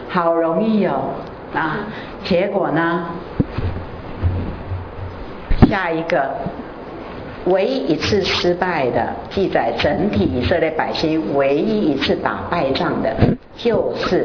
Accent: China; 我讲中国人也不对，要得罪人家，讲他们，哎，我中国人没面子啊

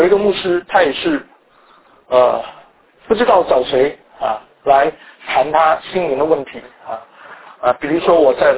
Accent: Taiwan; 我是台湾的背景啊

